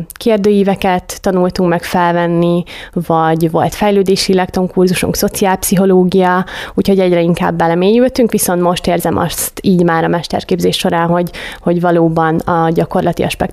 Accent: Kiskunhalas, Bács-Kiskun, Hungary; Szeged így kiskunhalasiként is nagyváros számomra is

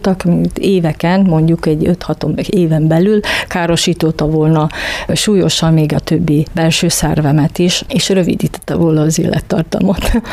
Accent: Ljubljana, Slovenia; moved away as an adult; now in Vojvodina, Serbia; Szlovéniában születtem, ott nőttem fel Ljubljanában. A szüleim viszont vajdasági magyarok. Tehát ők úgy kerültek Szlovéniába, úgyhogy én is az öcsém már ott születtünk, ott is nőttünk fel. Férjhez mentem vissza a Vajdaságba

